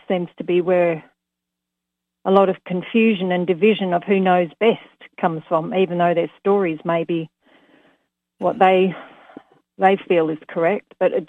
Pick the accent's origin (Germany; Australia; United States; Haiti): Australia; Perth, Western Australia; I'm from Perth.